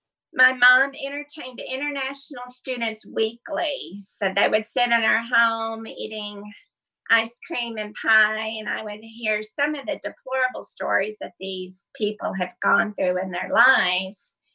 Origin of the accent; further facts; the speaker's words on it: Dallas, Texas, United States; I grew up in Dallas, Texas, my whole life.